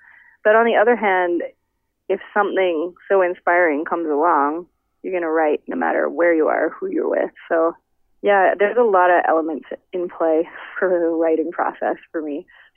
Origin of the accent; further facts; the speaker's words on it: West Coast, United States; And I'm from the West Coast, right? So snow is still has a huge novelty for me.